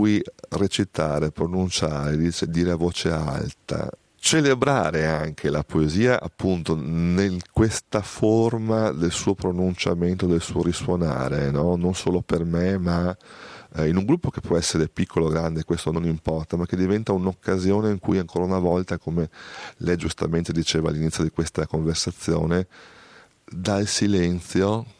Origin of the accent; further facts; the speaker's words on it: Padova, Veneto, Italy; Io che per esempio così vengo da Padova, dal Veneto